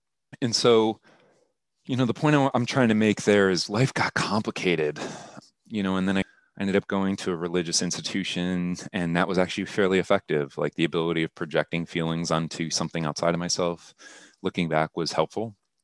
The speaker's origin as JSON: {"language": "English", "town": "Akron", "region": "Ohio", "country": "United States", "tie": "born or raised there", "said": "So I'm a kid from Akron, Ohio. I always thought it was a coincidence being from Akron, Ohio"}